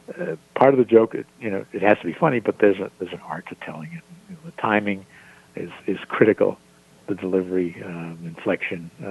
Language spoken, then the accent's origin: English; United States; All of you are Canadians, and I'm American.